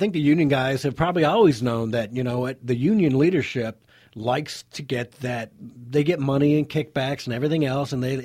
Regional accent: Riverview, Michigan, United States; And I grew up in Riverview, man.

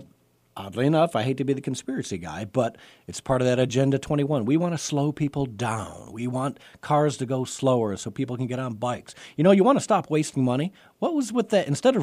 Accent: Detroit, Michigan, United States; I grew up in Detroit, so Wayne County was terrible for that.

